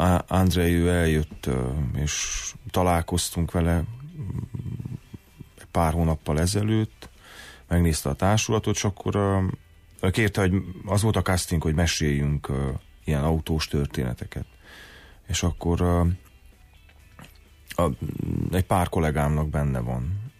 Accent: Sfântu Gheorghe, Covasna, Romania; én ott tanultam meg románul, elég jól, Székelyföldön, 8 emeletes tömbházban

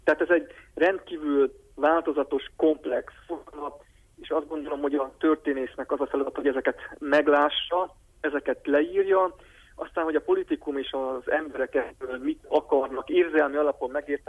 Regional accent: Transylvania, Romania; hisz erdélyi magyarok vagyunk

